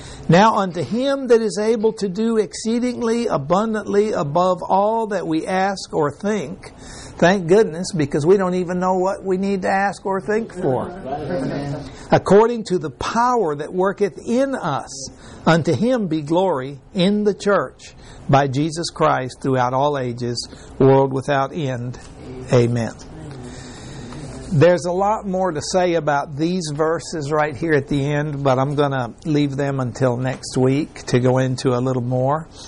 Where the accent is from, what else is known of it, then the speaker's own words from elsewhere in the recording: Mexico; I grew up in Mexico, and it was in Mexico where I was told this story.